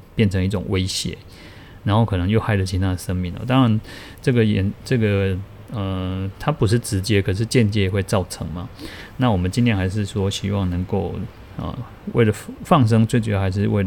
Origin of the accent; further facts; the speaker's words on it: Taiwan; 一般我们台湾人都有那种习俗